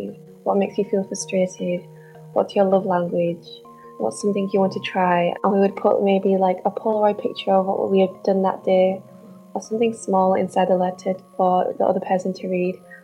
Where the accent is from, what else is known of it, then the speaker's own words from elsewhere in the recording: Bradford, Yorkshire and the Humber, United Kingdom; I'm from Bradford.